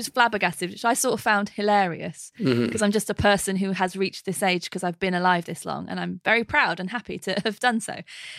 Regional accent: United Kingdom; as a British person who has tried really hard to learn a bit of a language

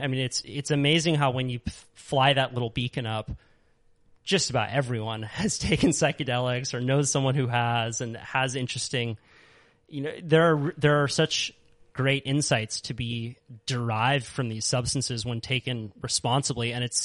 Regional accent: Santa Cruz, California, United States; there's this fun little wave where I grew up in Santa Cruz that I would bike down the road to just about every day.

